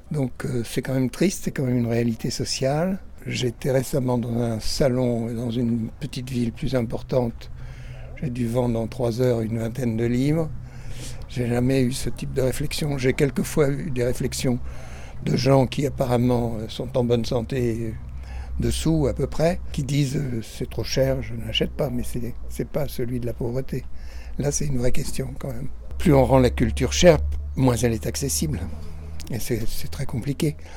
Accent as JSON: {"language": "French", "region": "Normandy", "country": "France", "said": "Je suis normand et j'habite la Normandie, l'Orne, depuis plus de 20 ans."}